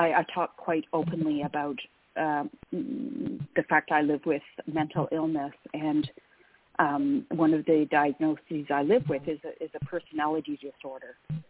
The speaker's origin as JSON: {"language": "English", "country": "Canada", "tie": "born or raised there", "said": "I am Canadian, born and bred and a proud Canadian."}